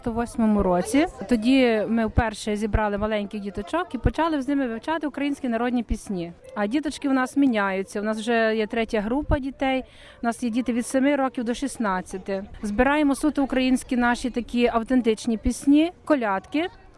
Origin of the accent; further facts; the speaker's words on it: Perehinske, Ivano-Frankivsk Oblast, Ukraine; з Івано-Франківської області, селище міського типу Перегінське, це Прикарпатті, саме велике селище на Україну, можна сказати. І ми звідти, ми з Західної України, так.